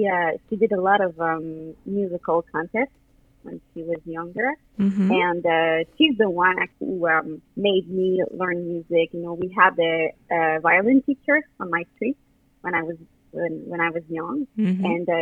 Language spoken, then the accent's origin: English; Sherbrooke, Quebec, Canada; Yes. I'm from Sherbrooke. I went to school in Sherbrooke